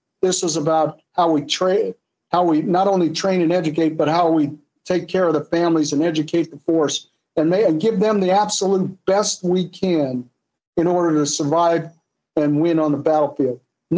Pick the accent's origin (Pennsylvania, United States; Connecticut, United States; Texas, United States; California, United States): Texas, United States; Fort Hood; born there; of course I was born into it. I was born in Fort Hood, Texas.